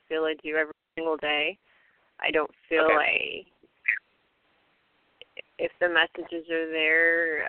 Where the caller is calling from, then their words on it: Hayward, California, United States; Hi, this is … I'm calling from Hayward.